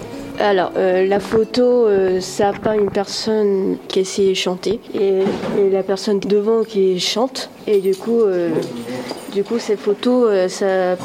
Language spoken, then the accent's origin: French; Poitiers, Nouvelle-Aquitaine, France; Je viens du Poitiers.